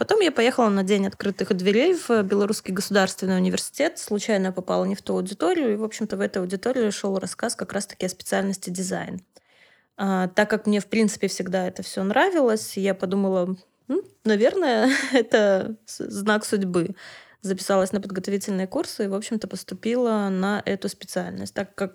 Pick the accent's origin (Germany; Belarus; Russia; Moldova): Belarus; А я из Беларуси, это тоже многие знают.